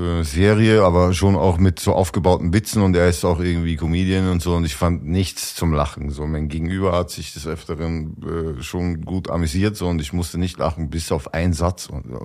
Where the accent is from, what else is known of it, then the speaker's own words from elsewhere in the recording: Austria; Also den gibt's bei uns in Österreich auch, nicht so diesen Otto Walkes Kult.